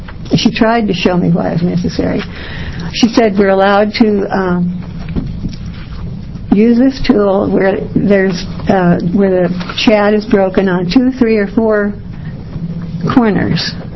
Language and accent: English; Oregon, United States; from Clackamas County, and I was chair of the Election Integrity Project for the past 3 years.